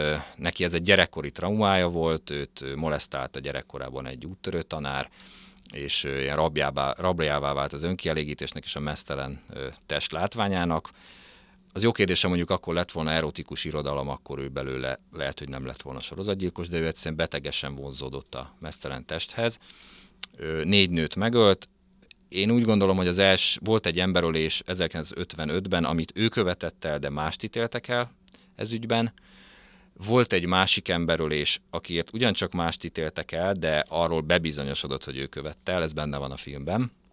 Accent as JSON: {"language": "Hungarian", "town": "Gödöllő", "region": "Pest", "country": "Hungary", "said": "Egyébként én gödöllői vagyok, tehát hogy ez meg pláne oda jártam iskolába 2 utcára"}